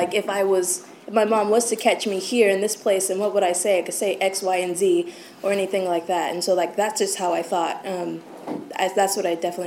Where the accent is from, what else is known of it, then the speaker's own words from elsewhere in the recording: Long Beach, California, United States; So I grew up in Long Beach, California, in an alcoholic family.